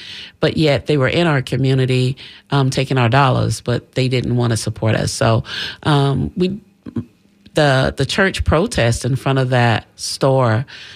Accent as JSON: {"language": "English", "town": "Tampa", "region": "Florida", "country": "United States", "tie": "born or raised there", "said": "Grew up in an area they call Jackson Heights and off the corner of 34th and Osborne."}